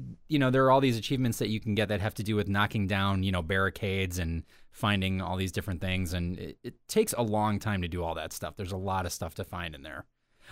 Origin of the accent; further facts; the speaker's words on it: Chicago, Illinois, United States; We're from Chicago. Right. So we all know Barack.